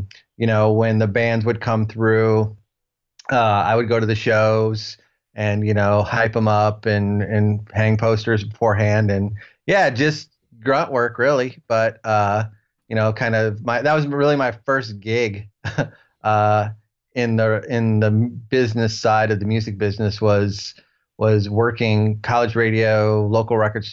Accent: Ohio, United States; This was all in Nashville, and I'm from Ohio originally.

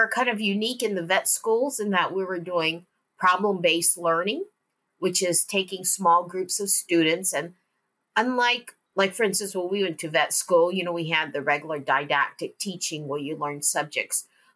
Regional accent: Hawaii, United States; I remember being that I'm from Hawaii and going to Western Ohio, which is like Fort Recovery, for our first meeting.

